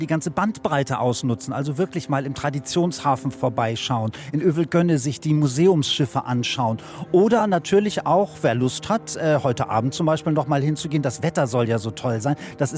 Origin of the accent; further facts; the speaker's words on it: Hamburg, Germany; ein Bild, das man auch als Hamburger so im Hafen gar nicht so oft sieht